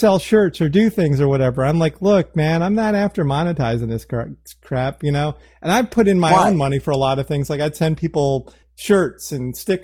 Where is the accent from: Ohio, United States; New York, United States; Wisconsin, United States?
New York, United States; Woodstock; Cause I was brought up near Woodstock, New York. So I'm like a fucking hippie and I married a hippie.